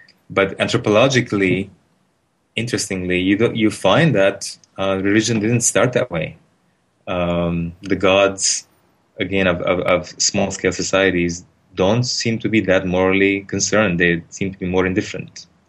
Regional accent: Lebanon; Yeah, and I grew up in Lebanon, so I don't take it for granted

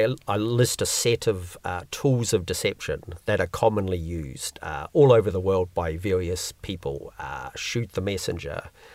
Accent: New Zealand; I'm a Kiwi, and this is every Kiwi's summer song from your childhood.

